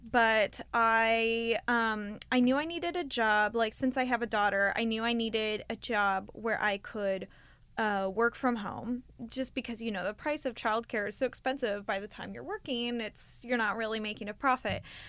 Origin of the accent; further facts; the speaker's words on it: Anaheim, California, United States; Well, I grew up in Anaheim, California, where Disneyland is. And so Disneyland has always been a part of my childhood.